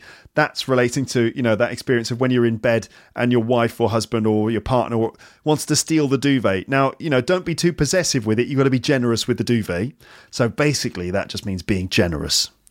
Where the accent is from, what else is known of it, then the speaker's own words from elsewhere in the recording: United Kingdom; Being British, I expect everyone to converse in English.